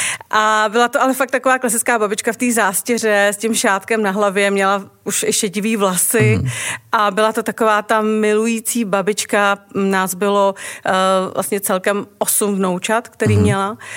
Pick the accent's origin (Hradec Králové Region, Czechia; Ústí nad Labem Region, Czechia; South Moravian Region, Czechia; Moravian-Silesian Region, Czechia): Ústí nad Labem Region, Czechia; Chomutov; stejně jako Josef, pocházím taky ze severočeského Chomutova.